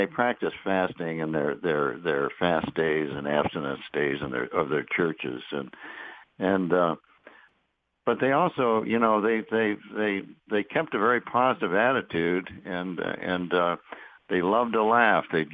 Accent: Flint, Michigan, United States; Now, I'm from Flint originally. And that was my hometown, Flint, Michigan.

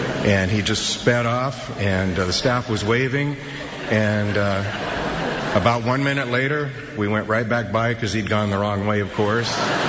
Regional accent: Mesa, Arizona, United States; And I'll tell you one, the first time, it was in December, and it was over in my hometown of Mesa, Arizona.

